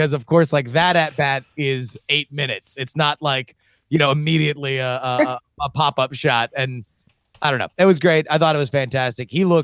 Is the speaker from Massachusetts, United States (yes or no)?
no; Florida, United States; now in California, United States; You know, when as a Steelers fan growing up in South Florida, like even now living in California